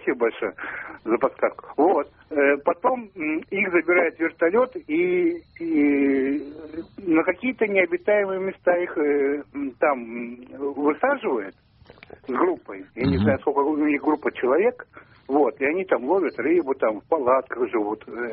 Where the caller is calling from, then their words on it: Yaroslavl, Yaroslavl Oblast, Russia; Ярославль.